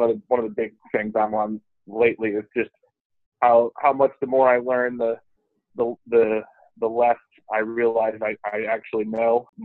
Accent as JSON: {"language": "English", "region": "Minnesota", "country": "United States", "tie": "born or raised there", "said": "I grew up in Minnesota sailing on lakes, and I was, my dad was a YMCA camp director, so I was like a camp brat."}